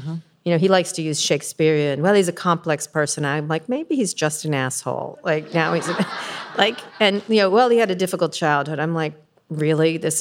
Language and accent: English; San Francisco, California, United States; Not that there's anything wrong with that. I'm from San Francisco. It's fine.